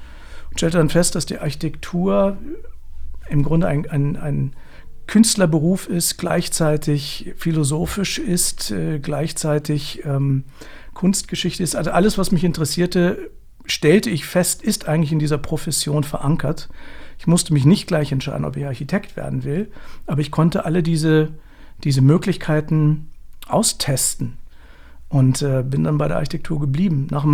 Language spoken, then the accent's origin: German; Hanover, Lower Saxony, Germany; Ich komme aus Hannover.